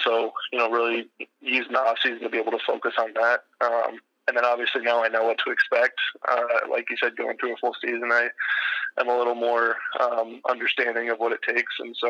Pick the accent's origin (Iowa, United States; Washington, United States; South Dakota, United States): Iowa, United States; Pella; You know, I'm from Pella, and I, you know, I obviously hold that, you know, pretty close to me still.